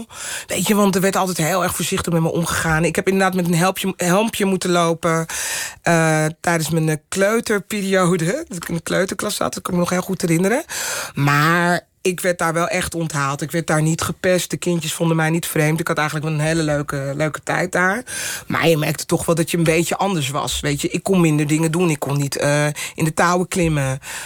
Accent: Amsterdam, North Holland, Netherlands; Ik kwam eigenlijk uit Amsterdam-Zuid. Het is eigenlijk gewoon een dorp. Het is super beschermd en netjes. En in ene kwam ik terecht op een school in Amsterdam-West.

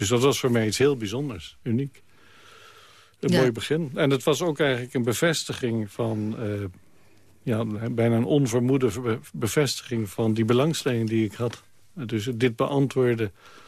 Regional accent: Amsterdam, North Holland, Netherlands; Nee, ik ben in Amsterdam opgegroeid.

